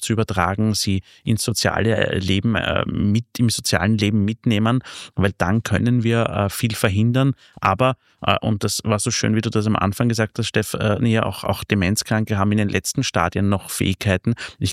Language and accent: German; Vienna, Austria; Ich bin Wiener an sich und lebe jetzt seit 20, 30 Jahren außerhalb von Wien.